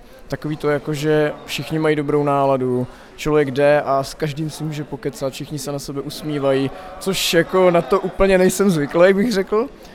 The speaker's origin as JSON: {"language": "Czech", "town": "Hradec Králové", "region": "Hradec Králové Region", "country": "Czechia", "said": "pocházím z Hradce Králové, konkrétně z farnosti Pouchov."}